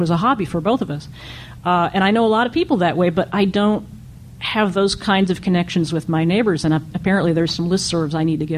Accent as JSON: {"language": "English", "town": "Austin", "region": "Texas", "country": "United States", "said": "I'm from Austin as well."}